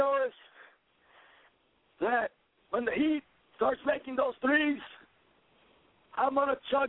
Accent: Fort Lauderdale, Florida, United States; born there; I was born here in Fort Lauderdale.

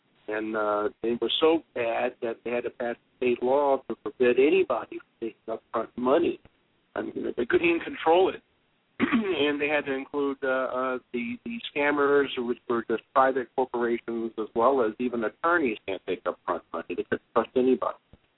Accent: New Jersey, United States; moved away as an adult; I'm from New Jersey. I mean, that's the major problem.

